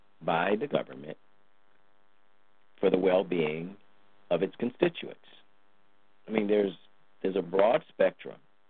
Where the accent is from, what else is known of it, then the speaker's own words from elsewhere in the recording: Cleveland, Ohio, United States; From New York to Baltimore to Texas, South Carolina, Missouri, Cleveland, my hometown.